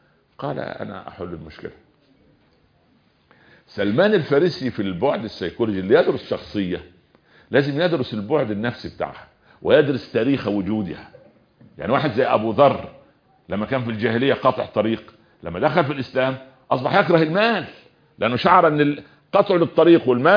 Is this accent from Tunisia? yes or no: no; Egypt; في مثل عندنا في مصر جميل يقول انا غنية واحب الهدية